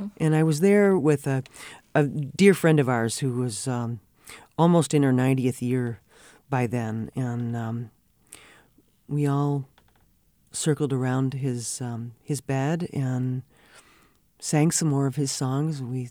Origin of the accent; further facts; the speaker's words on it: Cleveland, Ohio, United States; But then I grew up in the Cuyahoga River Valley in Cleveland.